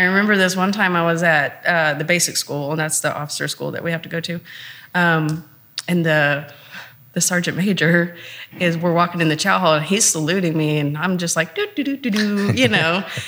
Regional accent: Arkansas, United States; So I'm originally from Arkansas.

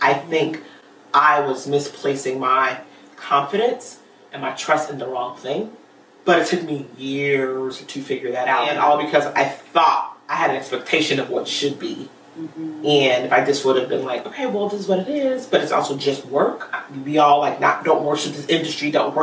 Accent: Miami, Florida, United States; also born or lived in Philippines; I am from Miami, Florida. I was born in the Philippines to Air Force parents, but my mom is born and raised in Miami, and so that's where we settled.

